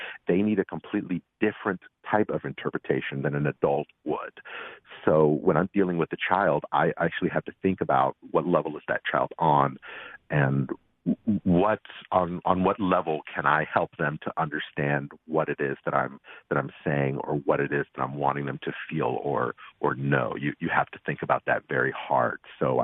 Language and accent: English; West Virginia, United States; I grew up in West Virginia, so I was really a minority.